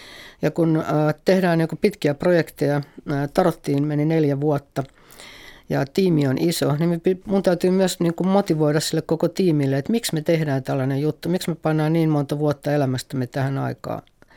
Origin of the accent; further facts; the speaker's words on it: Ostrobothnia, Finland; mä oon pohjalainen lähtöisin